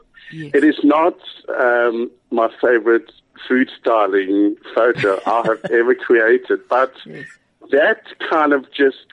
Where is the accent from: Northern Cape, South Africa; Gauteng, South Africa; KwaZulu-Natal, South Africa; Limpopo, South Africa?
Northern Cape, South Africa; and I grew up in the Northern Cape where we didn't have fancy braais as a kid.